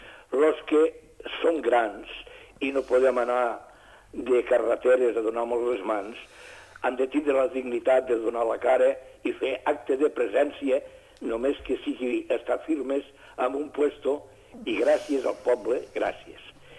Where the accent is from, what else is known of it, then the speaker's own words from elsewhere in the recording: Catalonia, Spain; Jo soc català, i vull que em respectin com a català.